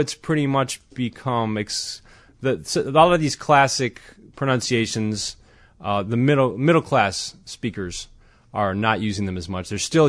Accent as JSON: {"language": "English", "region": "Michigan", "country": "United States", "said": "I mean, I'm originally from Michigan, but it's the same dialect zone, and we do the same vowel sounds."}